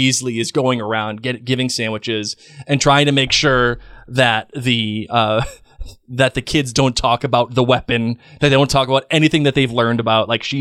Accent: United States; I ain't British. I'm American.

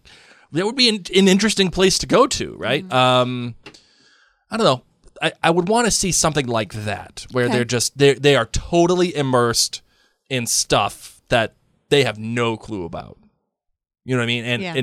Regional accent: United States; that would be nice as an American to see

